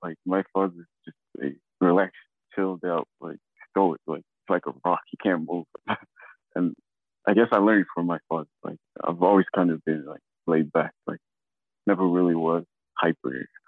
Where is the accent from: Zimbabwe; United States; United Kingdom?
Zimbabwe; Like growing up in Zimbabwe, like taught me like how important sport to be part of the team is.